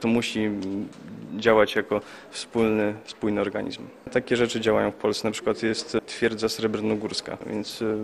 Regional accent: Łomża, Podlaskie Voivodeship, Poland; Pochodzę z Łomży, na fortach też lubiłem spędzać wolny czas

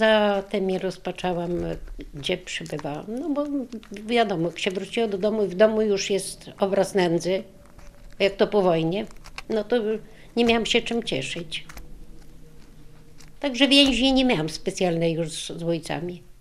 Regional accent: Zwojce, Lublin Voivodeship, Poland; jestem ze Zwojca. Byłam wywieziona, wagonamiśmy wywożone byli i do Siedlec dojechaliśmy

